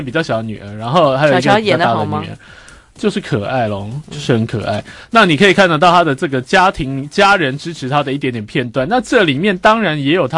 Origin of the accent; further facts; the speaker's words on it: Taiwan; 我们台湾人比较喜欢去看真正的棒球赛